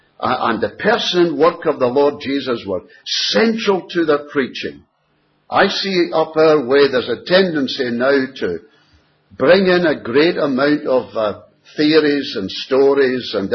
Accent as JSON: {"language": "English", "region": "Scotland", "country": "United Kingdom", "said": "being Scottish, well, we thought we'd get the best buy."}